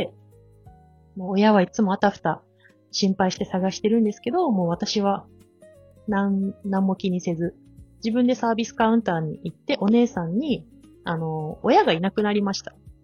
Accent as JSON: {"language": "Japanese", "region": "Fukuoka", "country": "Japan", "tie": "born or raised there", "said": "私は福岡県出身で、小中高大学と社会人3年目ぐらいまではもうずっと福岡で、過ごしてきました。"}